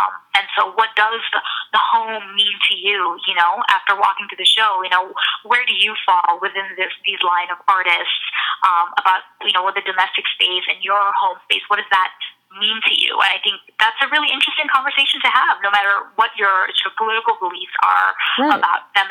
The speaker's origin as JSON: {"language": "English", "town": "New York City", "region": "New York", "country": "United States", "tie": "born or raised there", "also_born_or_lived": "Maryland / Washington, D.C.", "said": "Well, I grew up in New York, so I've been, you know, familiar with a lot of the museums. I grew up going to museums in New York City"}